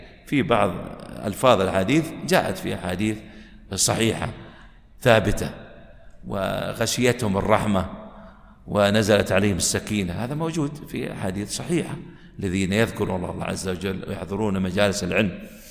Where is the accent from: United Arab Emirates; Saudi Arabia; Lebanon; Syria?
United Arab Emirates; ونسأله عز وجل يحفظ بلادنا الإمارات من كل سوء ومن كل فتنة